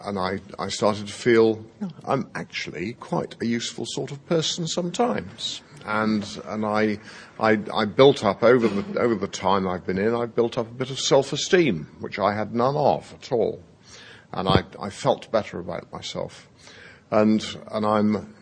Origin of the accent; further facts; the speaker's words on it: Bristol, South West England, United Kingdom; I'm an alcoholic. I'm from Bristol in England.